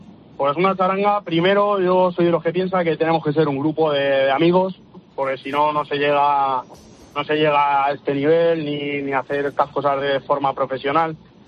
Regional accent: Alicante, Valencian Community, Spain; Nosotros somos de la Comunidad Valenciana, somos de Alicante.

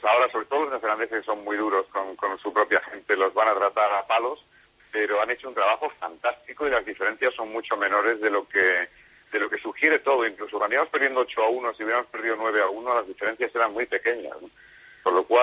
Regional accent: Huelva, Andalusia, Spain; also born or lived in Madrid; Yo soy de Madrid, nací en Madrid, bueno, me crié en Huelva, probablemente madrileño principalmente, pero vamos andando un poco de un lado a otro.

